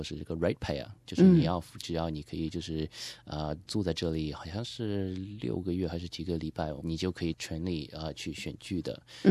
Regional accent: Melbourne, Victoria, Australia; also born or lived in Shanghai, China; 我也是华人背景，上海出生的，但是在这里长大的

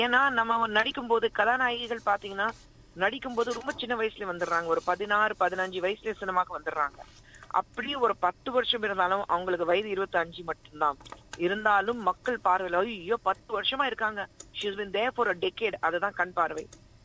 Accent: Mumbai, Maharashtra, India; நான் பிறந்து வளர்ந்தது மும்பையில.

